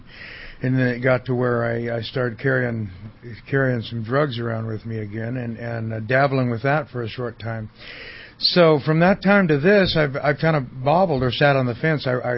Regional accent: Bakersfield, California, United States; I was born in Bakersfield in '52, and I'm a California native

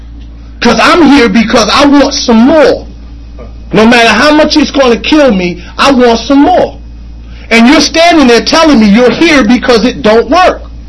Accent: Jersey City, New Jersey, United States; I grew up in Jersey City.

